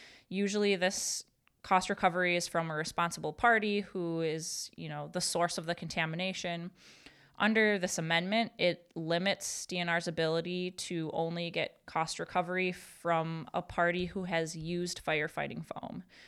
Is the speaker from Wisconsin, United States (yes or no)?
yes; Marinette, Wisconsin, United States; Yes, I am from Marinette. I get to talk about this professionally and personally.